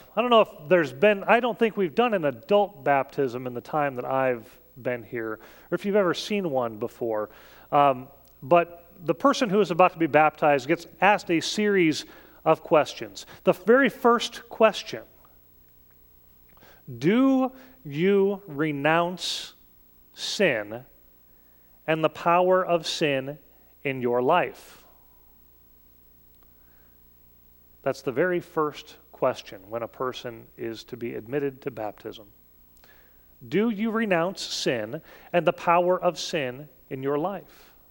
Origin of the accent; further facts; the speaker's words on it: Sioux City, Iowa, United States; I grew up in Sioux City, Iowa, town of 85,000 people. Went to an elementary school where there was exactly one person of color.